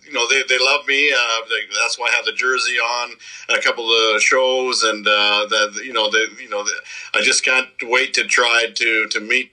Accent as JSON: {"language": "English", "region": "Saskatchewan", "country": "Canada", "tie": "born or raised there", "said": "I grew up in Saskatchewan, and I know a lot of people that are there"}